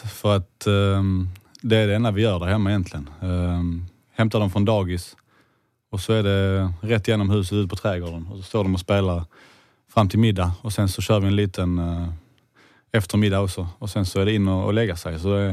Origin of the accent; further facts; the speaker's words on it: Kävlinge, Skåne, Sweden; also born or lived in Uruguay; Och sen så var det här nere i Skåne, så vi hittade en lägenhet i Kävlinge. Och där blev det liksom. Vi blev kvar där, jag blev kvar där tills jag var 16